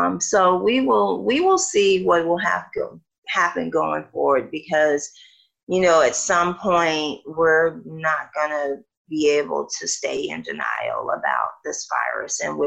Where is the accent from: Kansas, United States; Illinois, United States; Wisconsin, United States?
Illinois, United States; Chicago; So there's a lot that you can gain from it, you know, as a Chicagoan.